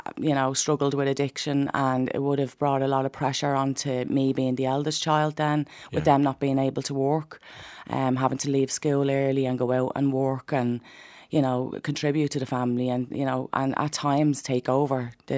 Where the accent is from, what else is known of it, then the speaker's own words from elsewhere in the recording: Ballymun, Leinster, Ireland; I grew up in Ballymun, and I'm the eldest child of four children, three younger brothers.